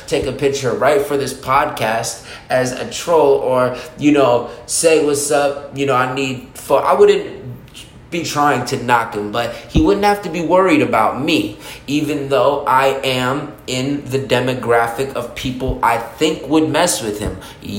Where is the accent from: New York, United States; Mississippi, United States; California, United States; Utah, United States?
California, United States; Beverly Hills; I was born in Beverly Hills. My parents, Italian and Canadian.